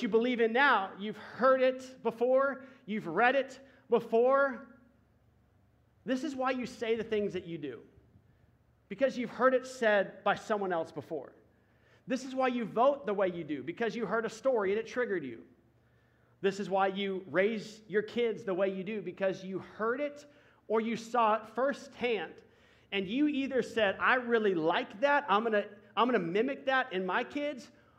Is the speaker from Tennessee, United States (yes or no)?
no; Dallas, Texas, United States; I was born and raised in Dallas. Should have been a Cowboys fan.